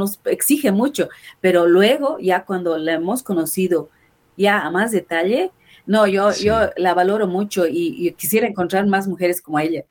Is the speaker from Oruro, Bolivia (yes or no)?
yes; Oruro, Bolivia; now in Cochabamba, Bolivia; yo no soy cochabambina, yo soy del altiplano, yo soy de Oruro.